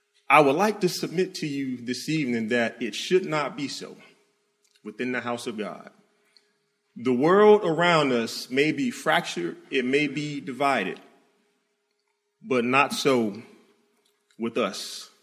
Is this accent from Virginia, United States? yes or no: no; Florida, United States; brother, I'm not even from Alabama. I'm from Florida. I root for Florida State.